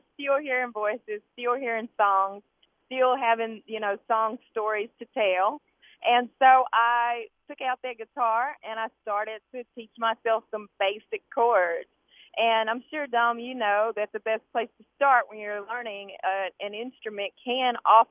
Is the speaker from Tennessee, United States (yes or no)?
yes; Jackson, Tennessee, United States; I am from Jackson, Tennessee, and I went first from birth until about 12 to East Jackson Church of Christ.